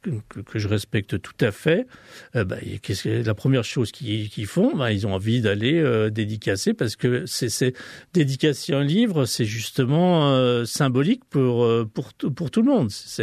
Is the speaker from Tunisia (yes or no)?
no; Ambérieu-en-Bugey, Auvergne-Rhône-Alpes, France; born there; donc je suis né en Berlieu, j'habite en Berlieu